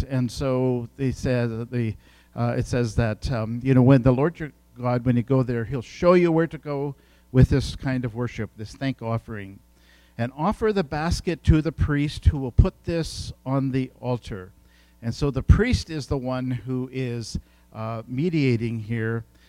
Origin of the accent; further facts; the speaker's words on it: India; when I grew up in India, one of the things that I always waited for was a letter from home. You know, and that was a place of thankfulness. Like, okay, so my parents still know. I was in a boarding in northern India